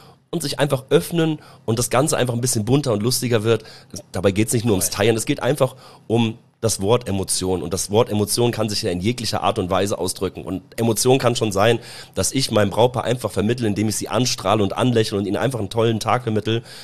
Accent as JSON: {"language": "German", "country": "Germany", "said": "ich bin ja selber Deutscher."}